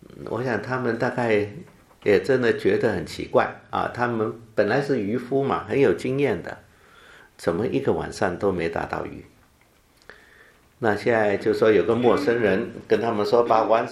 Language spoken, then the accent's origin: Chinese; China; 我想我们中国人哈也有那样的习惯哈